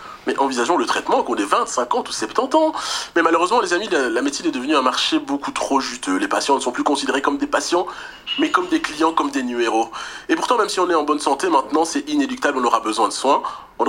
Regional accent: Kinshasa, DR Congo; born there; moi j'ai que 37 ans, enfin officiellement j'ai 37 ans, je suis né à Kinshasa

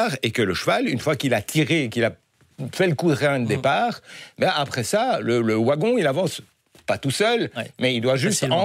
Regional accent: Brussels, Belgium; Et bon, ouais, on est bruxellois, hein, et donc on se méfie de toutes les nouveautés.

